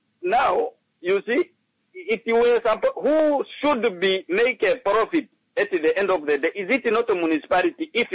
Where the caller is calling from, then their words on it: Walvis Bay, Erongo, Namibia; I am the unknown soldier calling from Barber's Bay.